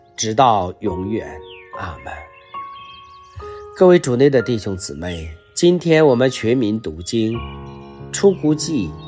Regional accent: China; 无论是以色列人，无论是我们中国人，还是我们基督徒，我们都要做一个合神心意的人

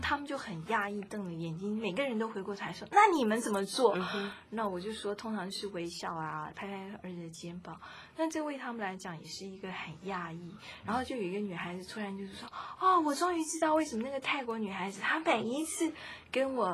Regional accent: China; accent: Chinese; 我们中国人不习惯用肢体语言去表达我们的情感

